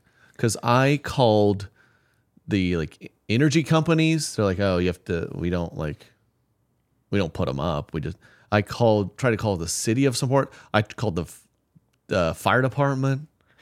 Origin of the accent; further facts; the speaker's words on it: Nebraska, United States; I was born and raised in Nebraska.